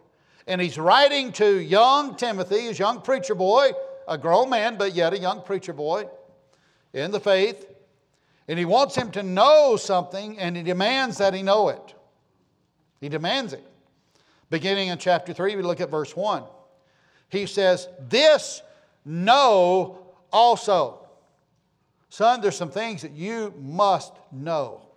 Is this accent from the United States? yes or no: yes; United States; born there; I'm an American. I thank God that I'm American, by the way. I thank God that I'm American. I thank God that I was born in this nation.